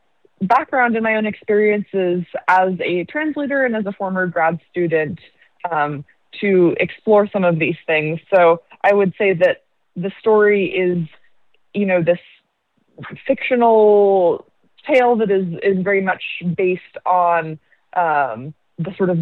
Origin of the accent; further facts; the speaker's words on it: Texas, United States; first language Korean; English is a second language; I also studied Spanish, of course, growing up in Texas, and I'm pretty proficient in Spanish. And then in undergrad, I also took Chinese and Japanese, and then at Iowa, I started learning German.